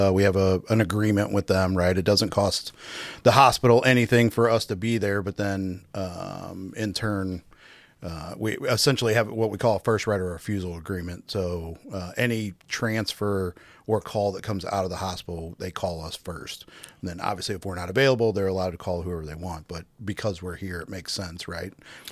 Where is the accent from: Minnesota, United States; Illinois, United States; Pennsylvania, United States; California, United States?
Illinois, United States; Granite City; I grew up in Granite City, Illinois.